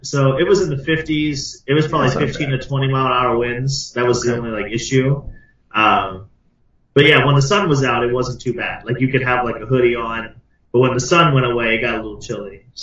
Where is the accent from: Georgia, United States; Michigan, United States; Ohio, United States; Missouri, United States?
Ohio, United States; Dayton; And I was, growing up in Dayton, obviously.